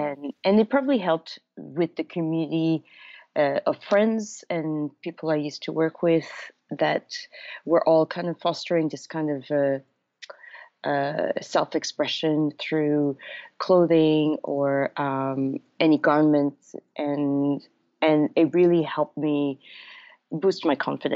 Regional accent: Canada; moved away as an adult; now in Australia; I grew up in Canada for up to my late 20s, and then when I went back to university to do a nursing degree in my late 20s, I decided to go

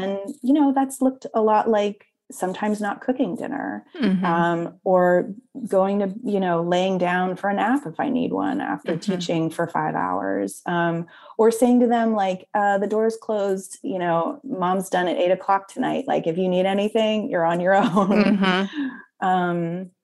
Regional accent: Canada; first of all, I'm Canadian, so it's like in my DNA.

